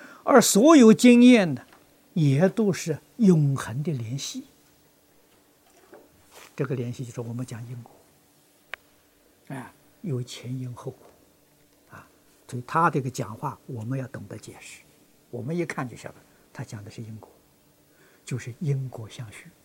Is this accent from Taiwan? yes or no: no; China; 我们中国人讲灵魂的